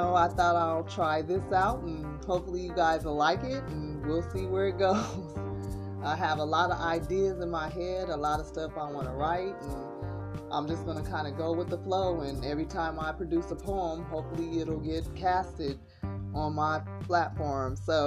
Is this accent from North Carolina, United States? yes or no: no; California, United States; We're podcasting from sunny Southern California. And a little bit about me. I'm from Cali.